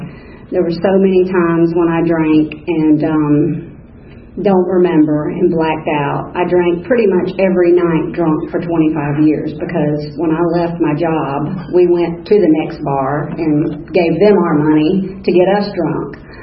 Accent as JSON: {"language": "English", "region": "Georgia", "country": "United States", "tie": "born or raised there", "said": "And I grew up in Fayette County, and back then Fayette County was dry. Well, no, I take that back. Fayetteville was dry."}